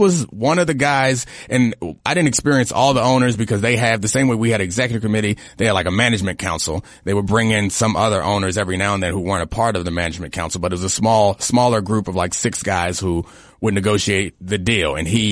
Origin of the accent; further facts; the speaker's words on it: Baltimore, Maryland, United States; I grew up in Baltimore and like played football